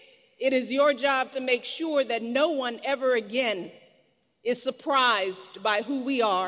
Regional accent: Chicago, Illinois, United States; I was born and raised here on the South Side in South Shore, and I am who I am today because of this community.

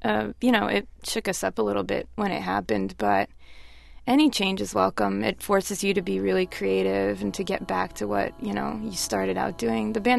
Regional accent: Miami, Florida, United States; I mean, when I grew up in Miami, it's a cool place to grow up

